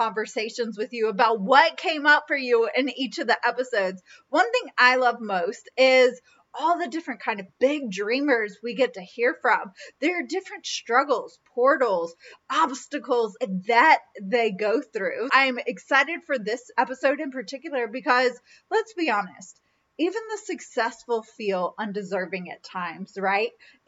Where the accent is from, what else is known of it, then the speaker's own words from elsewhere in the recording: the South, United States; accent: Southern; And so don't even get me started on my Southern accent trying to pronounce a French last name.